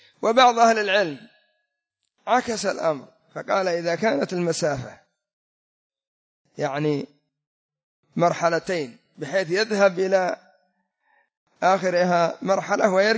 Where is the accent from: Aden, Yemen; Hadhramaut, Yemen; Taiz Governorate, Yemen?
Hadhramaut, Yemen; Mukalla; مطار الريان عندنا في المكلا